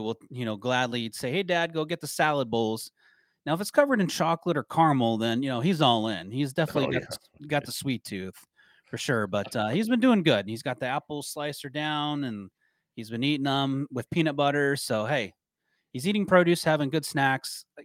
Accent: Michigan, United States; support Michigan, just a state away, my home state.

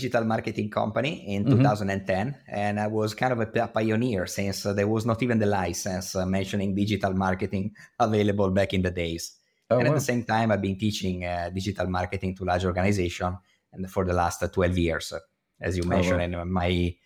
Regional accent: Italy; English is a second language; So this was the first time that he was having a public event in my home country

